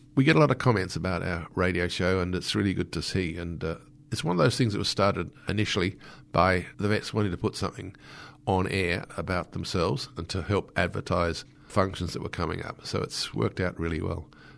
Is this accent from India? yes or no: no; Alawoona, South Australia, Australia; also born or lived in Taylor Bend; Just happened to live there years ago in my youth. I was born in Taylor Bend, but my parents were in the railways, and it was a railway town, Alawoona.